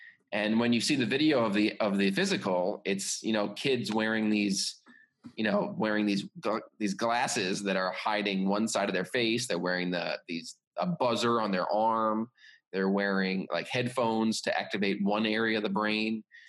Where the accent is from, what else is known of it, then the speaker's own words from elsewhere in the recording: New York, United States; I grew up in Long Island.